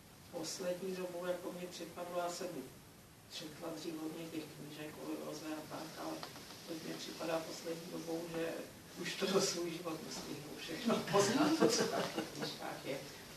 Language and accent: Czech; Jihlava, Vysočina Region, Czechia; z Jihlavy.